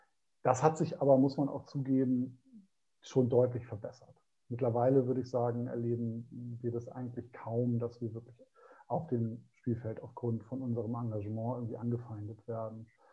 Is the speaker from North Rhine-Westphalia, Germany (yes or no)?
no; Ahrensburg, Schleswig-Holstein, Germany; Wir kommen aus Ahrensburg und wir kennen halt auch die Zustände, die ja teilweise in Stormann geherrscht haben